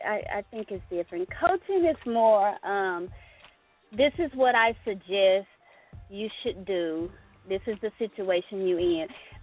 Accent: Ruston, Louisiana, United States; I'll be having a book launch reception in my hometown of Ruston, Louisiana

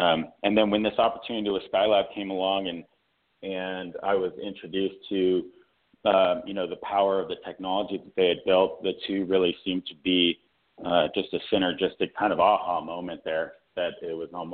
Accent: California, United States; So growing up in Northern California near Napa, I started reaching out to some of my other friends from high school

